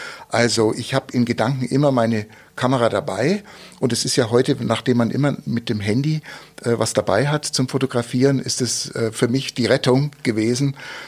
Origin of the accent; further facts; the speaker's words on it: Munich, Bavaria, Germany; now in Augsburg, Germany; Ich bin in München geboren, schöne Stadt, als Kind dort aufgewachsen und dann vor 50 Jahren mit meinen Eltern nach Augsburg gezogen.